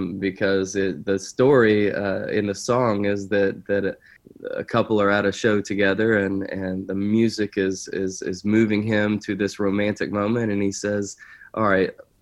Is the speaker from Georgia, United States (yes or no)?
yes; Georgia, United States; and I made it back to Georgia right before high school. And so I didn't grow up with an identity of being a Southerner until I was maybe a 14, 15 year old.